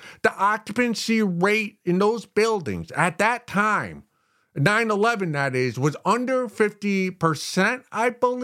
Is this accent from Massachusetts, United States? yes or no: no; Connecticut, United States; Now, of the three, I did not grow up in New York City. I grew up in Connecticut.